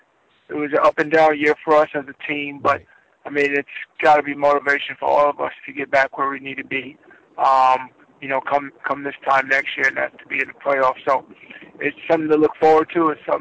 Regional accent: Dix Hills, New York, United States; Yeah, I grew up in Dix Hills, New York, right out in Long Island

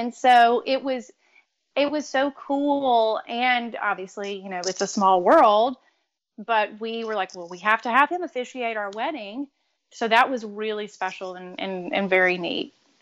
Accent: Louisiana, United States; he actually is from my hometown in Louisiana.

